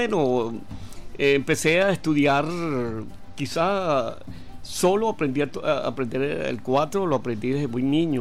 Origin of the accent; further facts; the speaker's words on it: Caracas, Capital District, Venezuela; porque nosotros somos de las Lomas de Urdaneta, de Katia.